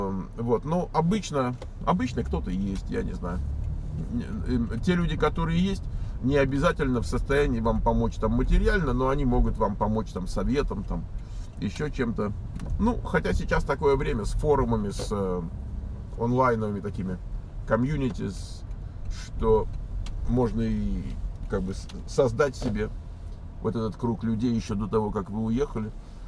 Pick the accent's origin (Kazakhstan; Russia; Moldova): Kazakhstan; мы продадим квартиру, как перевести деньги из Казахстана? Язык мы не знаем, но работы не боимся. Мы казахи